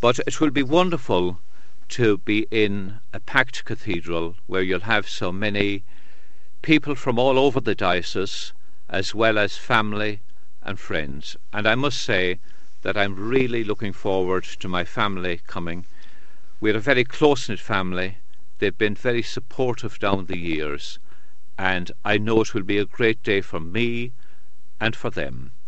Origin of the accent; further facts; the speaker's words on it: Ireland; it reminds me of my youth when I was growing up in Ireland, especially in the summertime when we'd be out saving the hay in the fields.